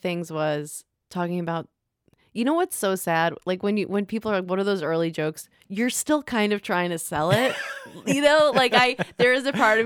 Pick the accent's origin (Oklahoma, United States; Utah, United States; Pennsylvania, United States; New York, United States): New York, United States; Well, I'm from New York, but I just acted since I was a little girl, and I wanted to perform.